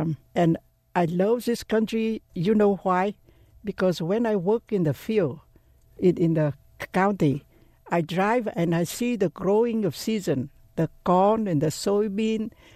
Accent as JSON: {"language": "English", "country": "United States", "said": "And now when I hear the national emblem, I really feel emotion so that I know I'm American."}